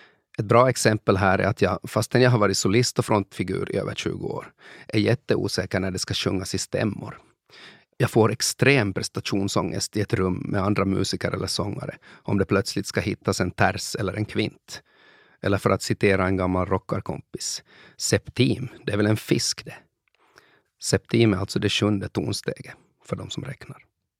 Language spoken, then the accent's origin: Swedish; Finland; Tänk om jag som finlandssvensk artist oförtjänt har uppnått min position genom en slags minoritetskvotering.